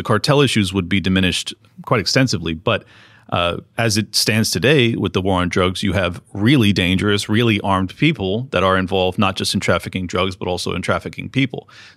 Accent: California, United States; And I come from California. Yeah. So, you know, unfortunately, I witnessed this firsthand. I witnessed the degradation of my state

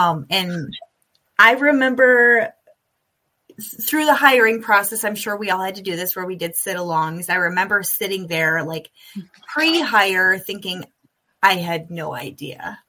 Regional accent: Michigan, United States; now in Colorado, United States; I'm from West Michigan and I moved to Western Colorado, and my very first day as an employee was my very first day living in that county.

